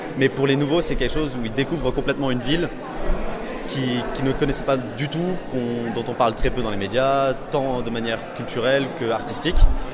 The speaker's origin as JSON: {"language": "French", "country": "Luxembourg", "also_born_or_lived": "Germany", "lives_now": "Metz, France", "said": "je viens pas d'ici, je viens du Luxembourg et d'Allemagne"}